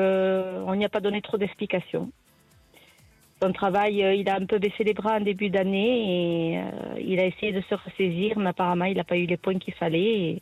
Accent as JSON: {"language": "French", "town": "Albi", "region": "Occitanie", "country": "France", "lives_now": "Toulouse, France", "said": "Alors là, je suis à Toulouse, mais je suis d'Albi."}